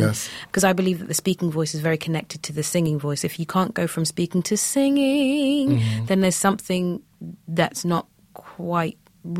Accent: London, United Kingdom; I'm from London, born and bred. My parents are both Nigerian. And I guess the African background is very emotional anyway.

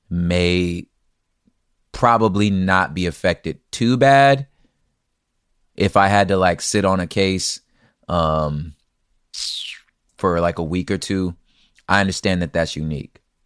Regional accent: East Los Angeles, California, United States; oh, it's cool, I'm from East Los. I understand the nuances.

